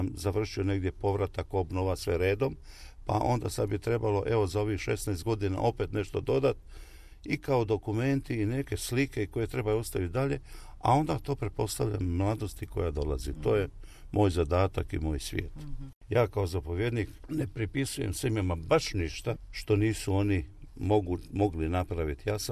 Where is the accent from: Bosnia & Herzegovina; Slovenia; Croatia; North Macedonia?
Bosnia & Herzegovina; čak i moju Bosnu, ne mogu nikad zaboraviti, moj rodni kraj.